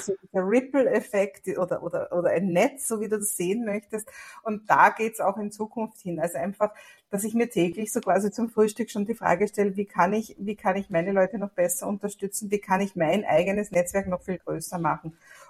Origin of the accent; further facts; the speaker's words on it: Vienna, Austria; ich komme aus Wien und habe 2 Kinder, die mittlerweile erwachsen sind